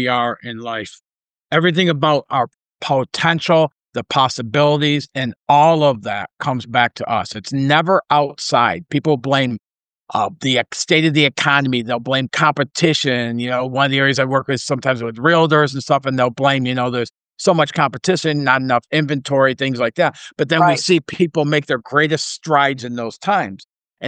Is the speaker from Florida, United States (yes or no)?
no; Detroit, Michigan, United States; born there; So I was born in Detroit, Michigan, in Detroit, in the very low-income blue-collar family.